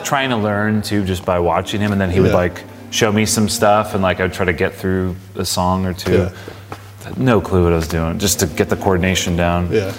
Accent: Palm Springs, California, United States; So I grew up in Palm Springs.

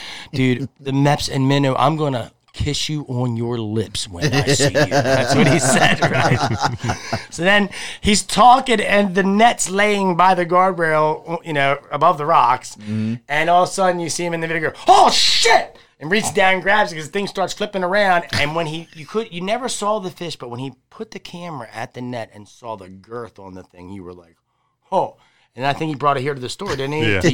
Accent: United States; And I can relate a lot to you as growing up on the Susquehanna. I was a guy that grew up on the catwalk, catfishing on the bottom, you know.

